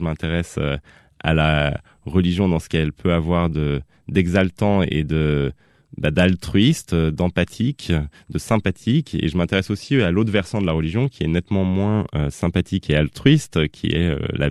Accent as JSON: {"language": "French", "town": "Paris", "region": "Île-de-France", "country": "France", "tie": "born there", "said": "pas là où je suis né, parce que je suis né à Paris."}